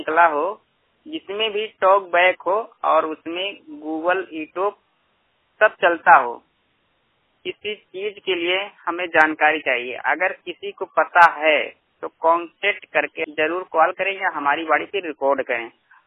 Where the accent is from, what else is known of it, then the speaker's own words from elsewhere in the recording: Basti, Uttar Pradesh, India; मैं जिला बस्ती का रहने वाला हूँ, मूल निवासी उत्तर प्रदेश के हूँ मैं।